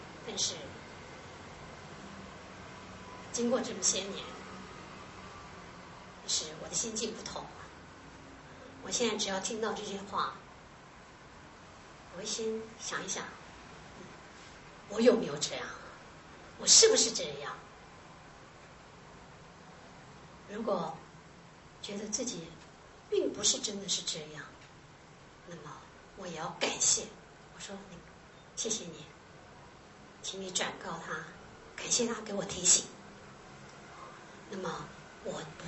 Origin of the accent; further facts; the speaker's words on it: Tainan, Taiwan; 因为我觉得我们台南人有最最淳朴，而且呢最最善良，同时呢也因为台南的文化台南是一个文化之城